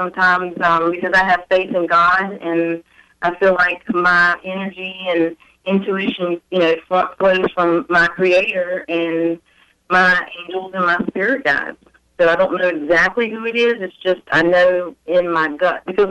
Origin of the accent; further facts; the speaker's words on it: Roanoke, Virginia, United States; now in Atlanta, United States; Hi, I'm in Atlanta, Georgia at the moment, but I'm from Roanoke, Virginia.